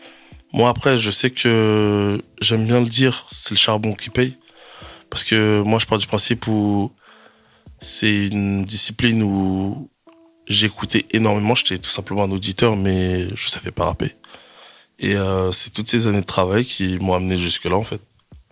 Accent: Angers, Pays de la Loire, France; À l'heure actuelle, je suis en Zup Sud. Donc, je représente fièrement la Zup Sud. Et sinon, ouais, je viens d'Angers, d'un quartier qui s'appelle Belleveil

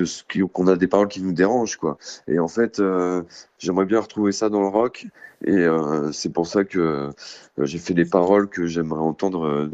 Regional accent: Île-de-France, France; Moi, je viens de banlieue, je suis parisien, j'ai tous mes petits codes

